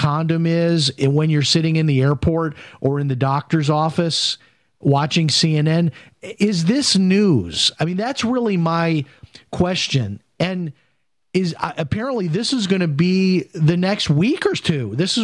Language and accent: English; Chicago, Illinois, United States; when I was growing up in Chicago.